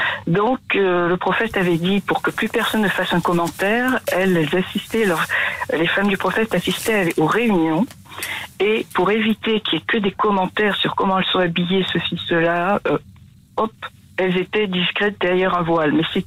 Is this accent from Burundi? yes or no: no; France; Moi, je suis née en France, j'ai toujours été ici